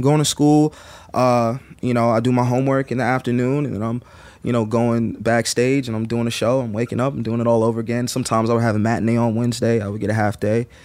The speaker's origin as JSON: {"language": "English", "town": "Brooklyn", "region": "New York", "country": "United States", "said": "Nah, I definitely took time because I'm really from Brooklyn."}